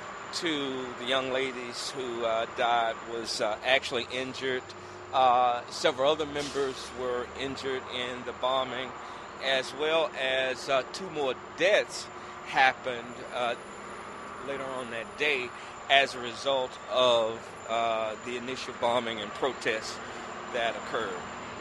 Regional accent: Birmingham, Alabama, United States; I actually did. I grew up in Birmingham about a mile northwest of here in a community called Smithfield, and attended H. Parker High School, went off to college and came back and been working here for most of my adult life.

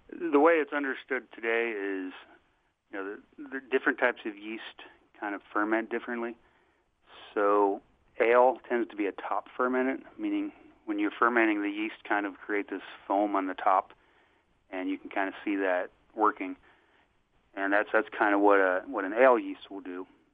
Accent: Kentucky, United States; moved away as an adult; also born or lived in Seattle; Well, my very first brew was actually when I lived in Seattle. I moved from my home state of Kentucky and lived there about 8 years.

